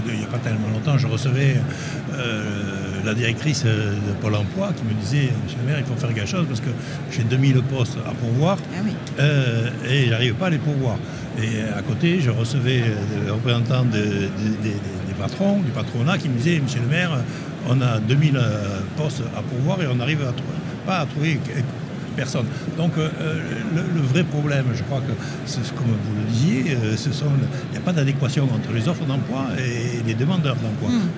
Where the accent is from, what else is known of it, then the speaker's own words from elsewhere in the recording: Sète, Occitanie, France; born there; Mais je suis né à Sète, donc je suis un peu passionné.